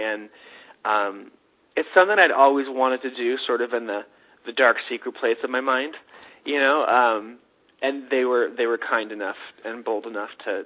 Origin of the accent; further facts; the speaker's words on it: Sacramento, California, United States; now in New York, United States; Steve lives in California, Sacramento, my hometown, his hometown, and I'm out here in New York.